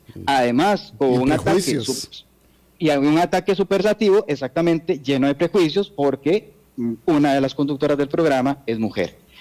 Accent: Costa Rica; Eso debería ser ya parte de nuestra idiosincrasia como costarricenses.

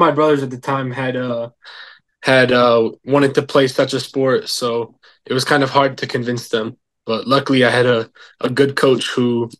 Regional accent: Michigan, United States; Well, I'm from Michigan, so the Detroit Lions, of course.

